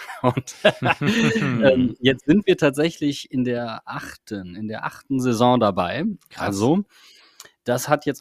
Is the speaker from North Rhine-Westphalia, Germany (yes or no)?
yes; Wuppertal, North Rhine-Westphalia, Germany; gebürtig komme ich eigentlich aus Wuppertal